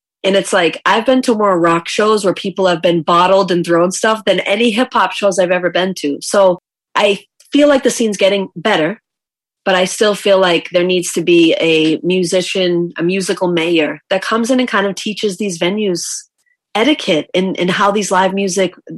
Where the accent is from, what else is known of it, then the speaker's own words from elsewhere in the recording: Boston, Massachusetts, United States; born there; I was born in Jamaica Plain and my dad used to perform there back in the day.